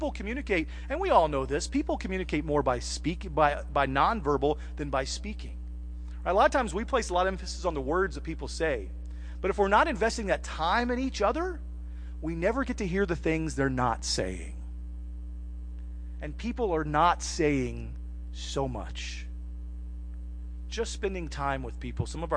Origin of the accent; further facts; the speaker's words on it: Texas, United States; And I said, no, I'm from Texas.